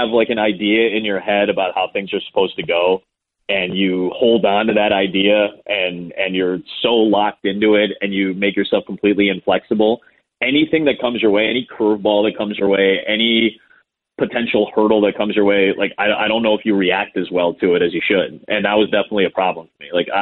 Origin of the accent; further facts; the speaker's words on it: Chicago, Illinois, United States; I'm from Chicago, and then I go to a town of 3,000 people. I come from a very diverse area where I grew up. I come from a very diverse city.